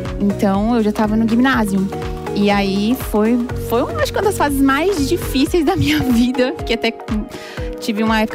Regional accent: Northeast Region, Brazil; also born or lived in Germany; Então eu vivi aqui no Brasil até os 14 anos, 15 anos. E quando eu fiz 15 anos eu fui pra Alemanha. E aí morei até os 18 e voltei pro Brasil.

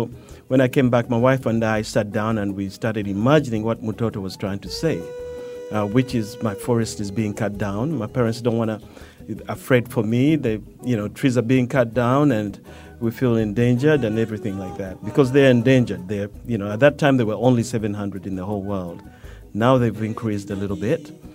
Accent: Uganda; growing up in Uganda where we lived right next to a big forest.

